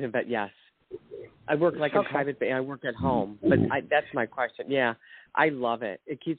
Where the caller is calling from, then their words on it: Westlake, Ohio, United States; The city is around Westlake, Ohio.